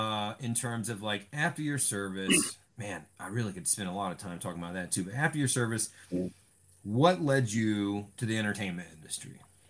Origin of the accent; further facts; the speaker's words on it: Little Washington, North Carolina, United States; Buddy, I'm from Little Washington. It's 20 minutes east of Greenville.